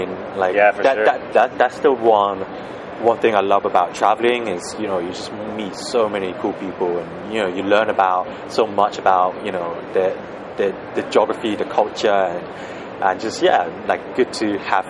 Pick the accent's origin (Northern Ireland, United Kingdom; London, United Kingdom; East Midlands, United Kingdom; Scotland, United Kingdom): London, United Kingdom; also born or lived in Macau; So I was born in Macau, but I grew up in London, so in England.